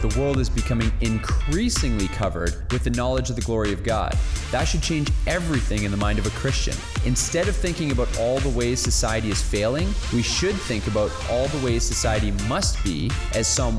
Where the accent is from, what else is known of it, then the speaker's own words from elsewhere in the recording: Ontario, Canada; we're 2 hours from Toronto.